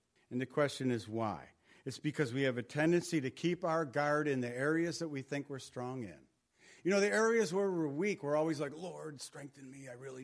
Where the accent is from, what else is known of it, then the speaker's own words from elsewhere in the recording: United States; I'm an American. I have rights.